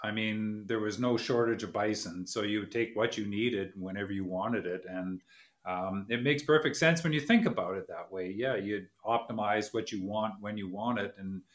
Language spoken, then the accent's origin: English; Vancouver, British Columbia, Canada; I grew up in Vancouver.